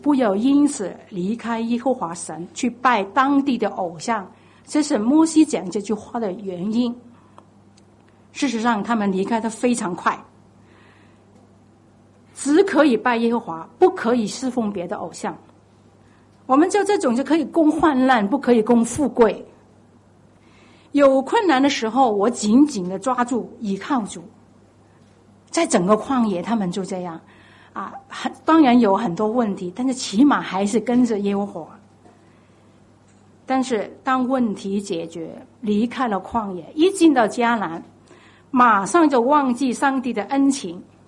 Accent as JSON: {"language": "Chinese", "region": "Guangdong", "country": "China", "accent": "Cantonese", "said": "然后呢，到我们广东话叫风山水起"}